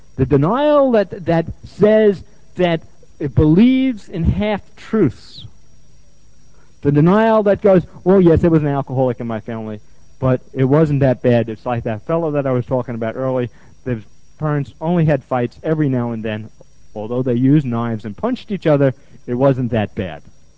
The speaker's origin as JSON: {"language": "English", "region": "New York", "country": "United States", "said": "When I say denial, I'm from New York, people think I'm talking about a river in Africa."}